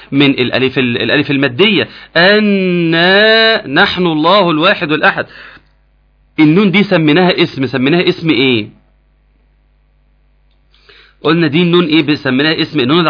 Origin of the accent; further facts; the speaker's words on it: Egypt; إحنا عندنا في مصر بنضمها، يقول لك إيه لو أنا مت